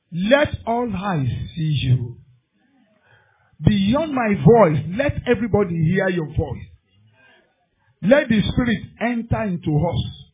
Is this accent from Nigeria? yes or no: yes; Nigeria; I want to celebrate as a Nigerian. We are the Nigerians. We make up Nigeria.